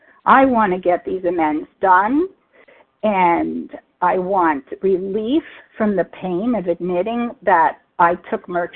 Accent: Massachusetts, United States; I'm from Massachusetts.

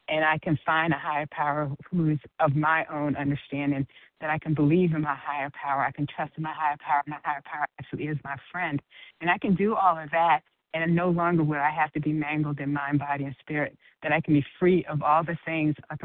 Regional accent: Georgia, United States; Good morning, family. … I am from Georgia.

